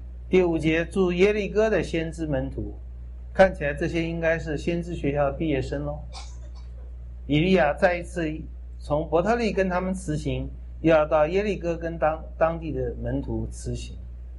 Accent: China; 所以我们中国人讲学问是很重要。

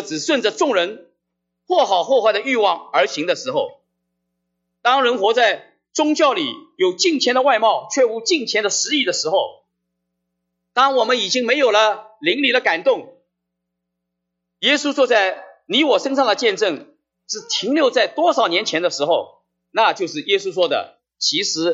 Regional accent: Ningbo, Zhejiang, China; 在国内，在我的老家啊，浙江宁波

